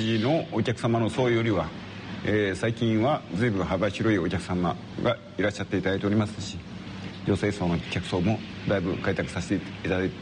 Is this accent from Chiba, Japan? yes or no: no; Niigata, Japan; まあ私も新潟県出身なんで、地元新潟に帰って外食産業を企業化させたいという願いで